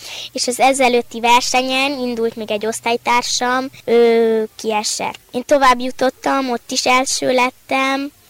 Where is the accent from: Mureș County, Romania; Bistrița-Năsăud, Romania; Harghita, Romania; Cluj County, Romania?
Mureș County, Romania; Târgu Mureș; Marosvásárhelyről jöttem